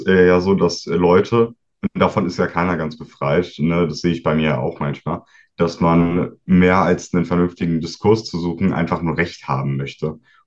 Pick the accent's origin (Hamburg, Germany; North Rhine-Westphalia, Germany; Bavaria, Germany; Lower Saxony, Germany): North Rhine-Westphalia, Germany; Dortmund; ich komme aus Dortmund